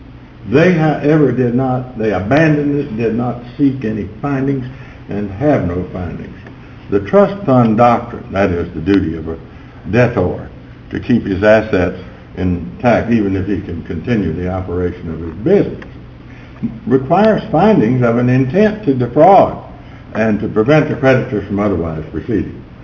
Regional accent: Houston, Texas, United States; May it please the court, and for the record … I'm from Houston

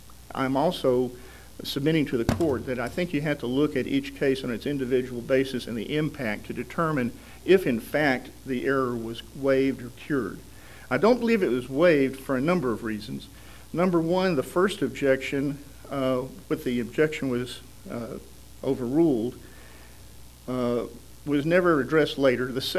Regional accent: Fort Worth, Texas, United States; I'm from Fort Worth, Texas.

